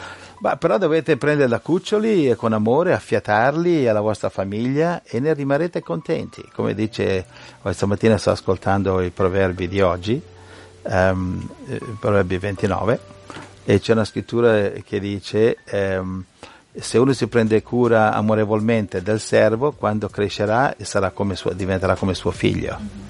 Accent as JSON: {"language": "Italian", "region": "Lombardy", "country": "Italy", "tie": "born or raised there", "said": "come il paesotto dove sono cresciuto io vicino a Milano, è piccolino"}